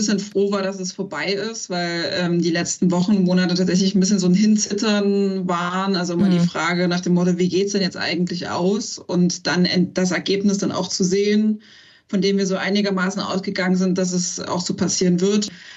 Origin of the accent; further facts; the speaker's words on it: East Germany, Germany; wo dann ich auch immer angesprochen wurde als Ossi oder ich soll mal Ostdeutsch reden und schwätzen.